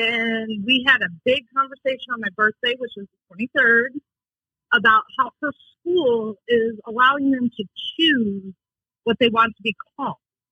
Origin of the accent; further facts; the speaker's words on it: Louisiana, United States; I was born and raised in Louisiana. Yep. I now live in northern Michigan.